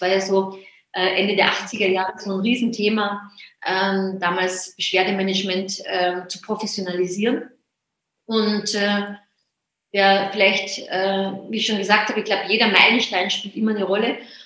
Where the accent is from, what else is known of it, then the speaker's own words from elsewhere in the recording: Austria; Ich bin, wie man vielleicht an meiner Sprache noch hört, ursprünglich Österreicherin. Ich komme aus dem Salzkammergut und bin reingeboren in so ein typisches österreichisches Mini-Familienhotelchen.